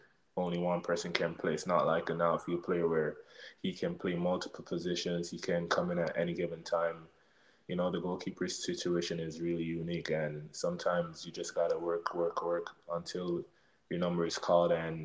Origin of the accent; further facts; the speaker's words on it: Jamaica; like always growing up in Jamaica, you hear that the United States have the most professional goalkeeper setup in the world.